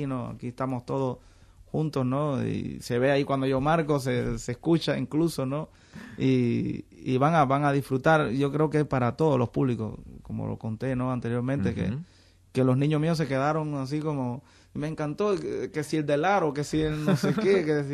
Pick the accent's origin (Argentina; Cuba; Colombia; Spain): Cuba; Lo que hemos recibido todos los, en mi caso como cubano, ¿no?